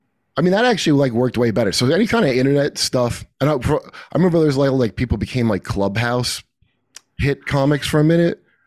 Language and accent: English; New Jersey, United States; I grew up in New Jersey mostly